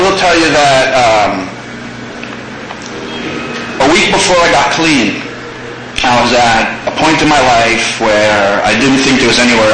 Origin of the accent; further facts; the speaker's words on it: New York, United States; I found myself back in New York, where I'm from. Not that you could tell by my accent. Back in New York, trying to work something out.